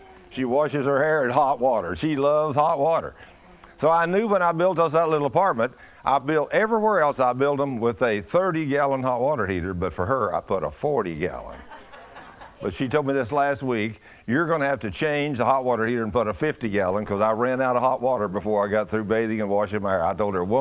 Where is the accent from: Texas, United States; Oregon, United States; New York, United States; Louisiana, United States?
Texas, United States; if you've ever been to Texas, you know where I come from. I'm from Texas. And I'm not ashamed of that.